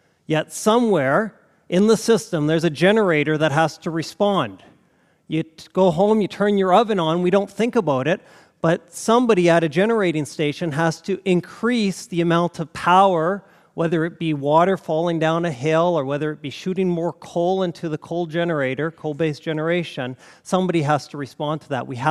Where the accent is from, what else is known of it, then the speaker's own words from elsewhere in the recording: Alberta, Canada; I'm from Alberta, University of Calgary.